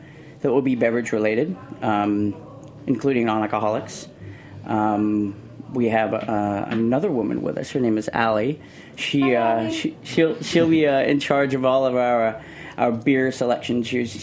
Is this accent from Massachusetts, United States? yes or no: no; San Antonio, Texas, United States; moved away; I'm originally from Texas, so